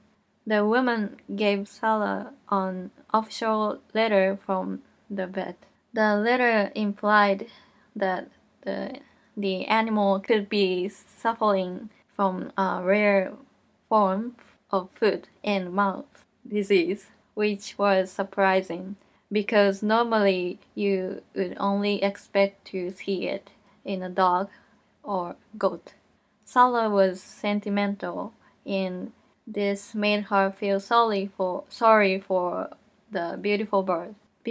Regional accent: Toyokawa, Aichi, Japan; born there; English is a second language; also born or lived in United States; I was born in Toyokawa, Aichi, in Japan. I've been studying English for more than 15 years. I studied in America for 1 year.

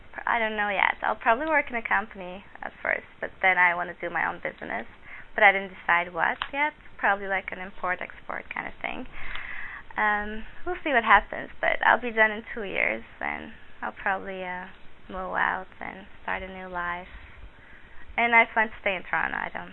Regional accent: Ankara, Turkey; moved away as an adult; now in Canada; I was born in Ankara, the capital of Turkey, and I stayed there until 2000, and I finished high school there. And right after high school, we moved to New York. I stayed there 2 years and came to Canada afterwards.

